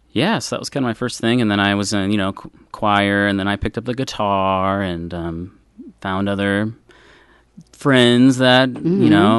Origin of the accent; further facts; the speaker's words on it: Salem, Oregon, United States; Salem, Oregon.